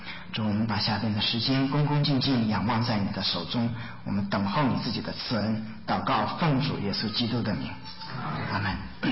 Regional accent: China; now in United States; 我们都是漂洋过海过来的，对不对？我们都离开过自己的家乡，离开过本地。什么叫本族呢？我们是中国人，等到我们到了美国之后，经过一段时间生活在这里头，我们就变得怎么样，有点美国化了

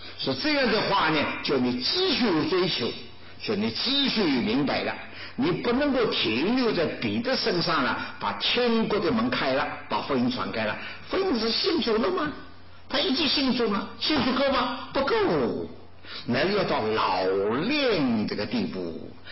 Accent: Ningbo, Zhejiang, China; 所以这我是宁波人嘛，硬硬的了

